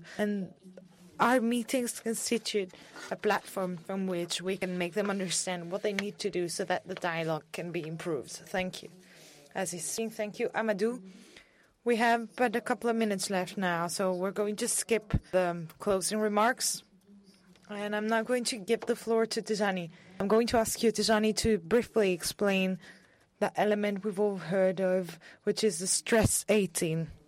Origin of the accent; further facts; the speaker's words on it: Senegal; I thank you all I'm glad to participate at this meeting, and I come from Senegal.